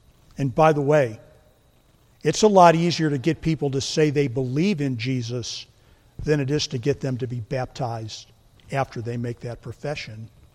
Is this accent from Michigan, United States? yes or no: yes; Michigan, United States; We're from Michigan originally. And we're from the part of Michigan where you were identified with U of M more than Michigan State.